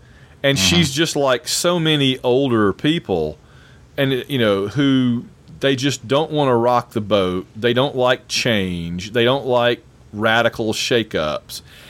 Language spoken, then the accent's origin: English; Alabama, United States; also born or lived in Atlanta / Illinois; And I am from Alabama. I lived there for quite a long time until I moved to Atlanta and then to Illinois.